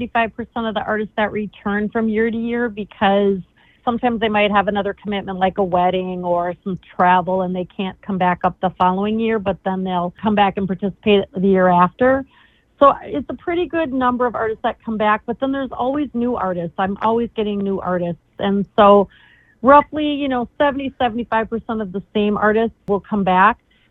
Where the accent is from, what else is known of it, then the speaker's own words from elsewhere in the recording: Twin Cities, Minnesota, United States; So I'm actually from the Twin Cities